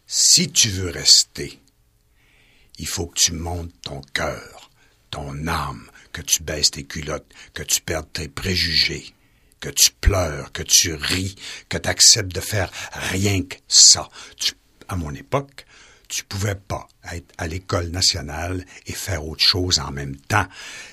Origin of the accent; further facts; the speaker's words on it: Chicoutimi, Quebec, Canada; Je le connaissais pas. Je suis de Chicoutimi, t'es de Jonquière, tu vas m'aider.